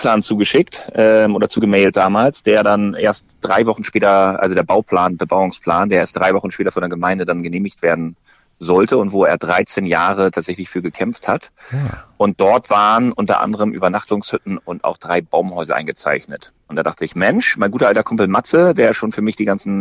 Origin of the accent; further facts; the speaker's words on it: Northern Germany, Germany; Ich muss gestehen, selbst als Norddeutscher, ich kannte das vorher auch nicht.